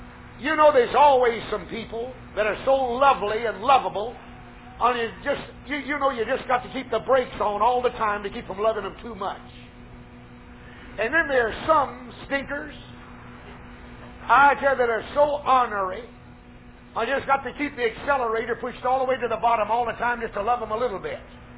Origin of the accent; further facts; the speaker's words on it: Woodruff, South Carolina, United States; born there; I was born down here in South Carolina, a little place by the name of Woodruff, South Carolina.